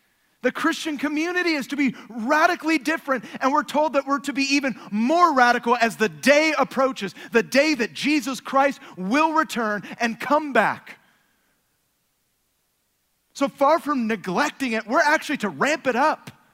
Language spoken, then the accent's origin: English; Berkeley, California, United States; I grew up near Berkeley, so.